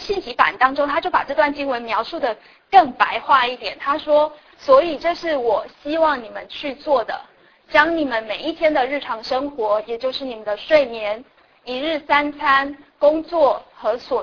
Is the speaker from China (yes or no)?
no; Taiwan; 我记得我们小时候我是台湾来的